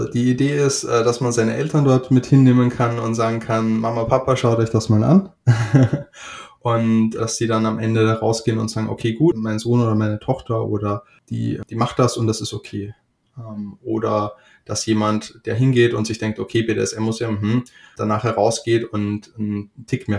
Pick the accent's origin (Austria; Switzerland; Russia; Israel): Austria; now in Hamburg, Germany; Seit circa 5 Jahren wohne ich in Hamburg. Ursprünglich komme ich aus Österreich.